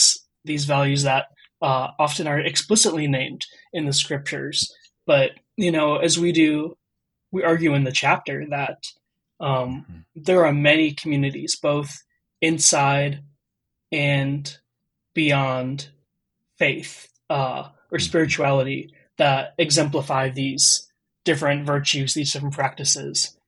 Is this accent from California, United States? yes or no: no; Wisconsin, United States; also born or lived in India; I am an Indian American writer and theologian. I was born in northern India and brought to the U.S. By way of adoption before I was a year old. And so I grew up in the cornfields of Wisconsin.